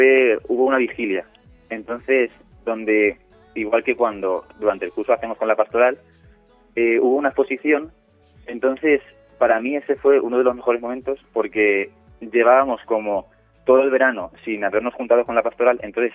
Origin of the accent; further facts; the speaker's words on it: Miguelturra, Castilla-La Mancha, Spain; yo soy de Miquel Turra